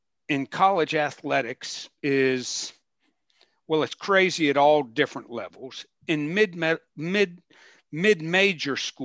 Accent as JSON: {"language": "English", "town": "Pittsburgh", "region": "Pennsylvania", "country": "United States", "tie": "born or raised there", "said": "whenever I was growing up, I grew up in Pittsburgh, a huge Pirates fan"}